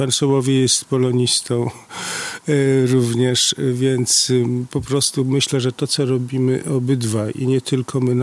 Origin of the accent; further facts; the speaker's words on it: Białystok, Podlaskie Voivodeship, Poland; wróciłem do Białegostoku po studiach polonistycznych. Wróciłem, ponieważ jestem białostoczaninem.